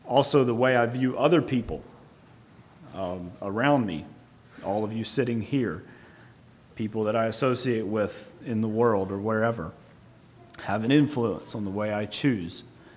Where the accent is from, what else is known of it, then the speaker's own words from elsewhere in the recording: Pennsylvania, United States; now in Southern US; For instance, there's differences in culture between here and where I grew up in Pennsylvania.